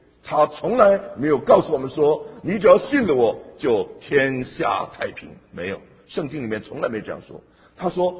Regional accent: China; now in Boston, United States; 我们在中国人的群体，我们在 Boston 这个大的范

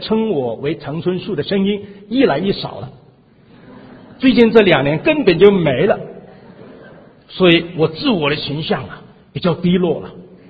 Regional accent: Singapore; 我来自南洋，来自新加坡

